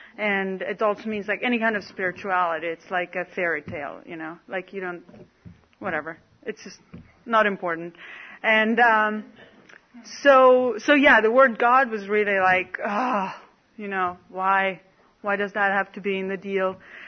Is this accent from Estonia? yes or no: yes; Estonia; also born or lived in San Francisco; now in San Diego, United States; And I'm not really from San Francisco. I lived in San Francisco for 6.5 years. Now I'm from San Diego. Before that, I was from Estonia.